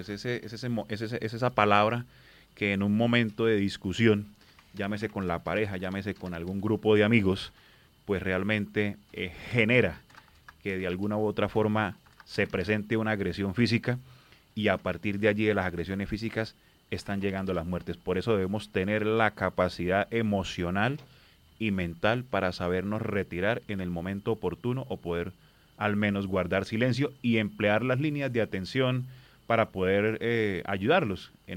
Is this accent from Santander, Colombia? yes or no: yes; Santander, Colombia; realmente pues eso no nos deja bien parados como santandereanos, tengo que decirlo